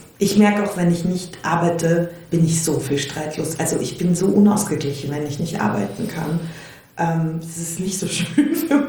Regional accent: England, United Kingdom; also born or lived in Belgrade, Serbia; Und ich bin in Belgrad und England aufgewachsen und als wir nach England kamen, da war ich so 4

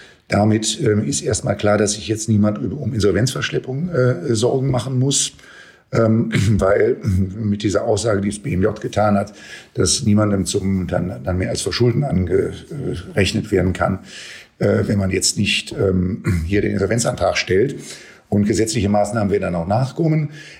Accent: Berlin, Germany; als Berliner

